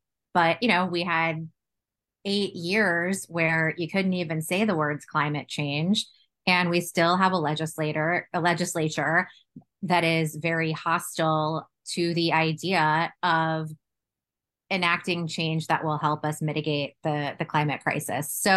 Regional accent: Florida, United States

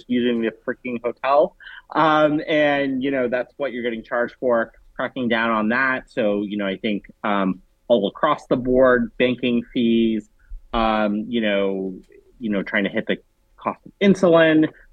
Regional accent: California, United States; now in Washington, United States; You know, I'm from California, but I live in DC.

